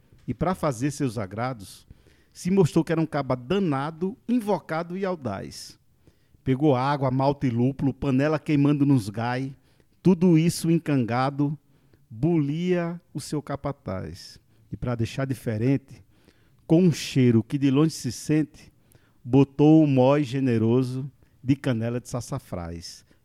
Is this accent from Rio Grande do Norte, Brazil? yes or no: yes; Natal, Rio Grande do Norte, Brazil; also born or lived in Pará; now in São Paulo, Brazil; Eu sou potiguar de Natal, né? Natal, Rio Grande do Norte. Saí de Natal para ir para o Pará. Passei 6 anos no Pará